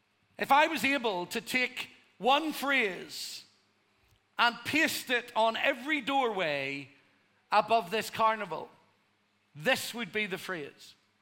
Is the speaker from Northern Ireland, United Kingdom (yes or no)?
yes; Northern Ireland, United Kingdom; accent: Irish; just because I was from Northern Ireland, just because I had an Irish accent.